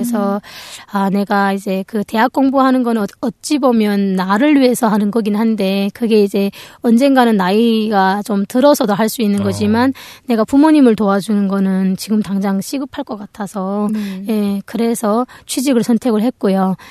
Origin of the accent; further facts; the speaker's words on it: North Korea; now in South Korea; 북한에서 왔다고 하니까